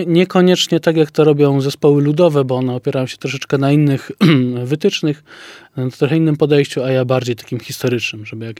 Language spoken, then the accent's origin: Polish; Lesser Poland, Poland; ja pochodzę z Sądecczyzny i tam są górale nadpopraccy, czyli tam z terenów Piwnicznej oraz Rytra.